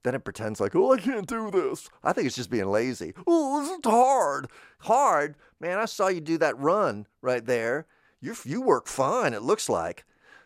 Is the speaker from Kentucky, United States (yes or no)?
yes; Kentucky, United States; so I said fried chicken because I'm from Kentucky.